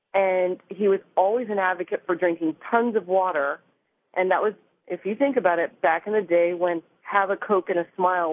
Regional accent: Austin, Texas, United States; I am from Austin, Texas, part of the Southwest, right along the Colorado River. And I grew up with allergies and asthma.

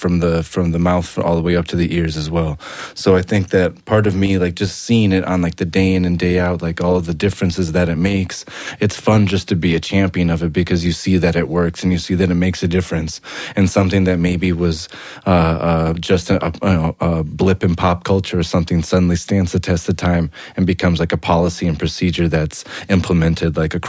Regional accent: Wisconsin, United States; I mean, I think growing up in Wisconsin, the idea of going out into like the farmer's market to get like fresh produce and all that stuff was like, you know, very, you know, something that I feel like I took for granted.

